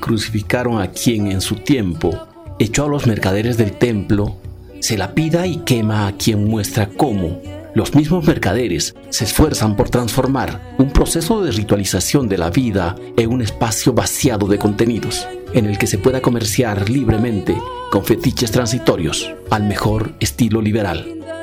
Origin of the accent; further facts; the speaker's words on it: Oruro, Bolivia; lo festivo nos está mostrando lo que somos, como orureños, en nuestras miserias, en nuestras contradicciones